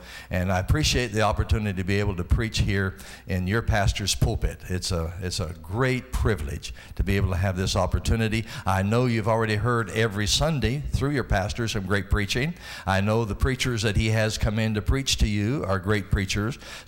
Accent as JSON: {"language": "English", "town": "Colorado Springs", "region": "Colorado", "country": "United States", "said": "Yes, we are from Colorado Springs, Colorado, the beautiful city."}